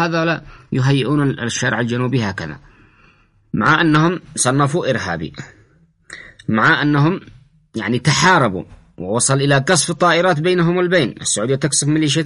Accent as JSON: {"language": "Arabic", "region": "North Yemen", "country": "Yemen", "said": "عندنا في الشمال"}